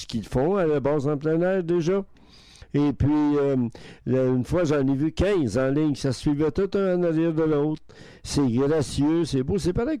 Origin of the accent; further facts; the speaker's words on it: Longueuil, Quebec, Canada; moi, je suis de Longueuil.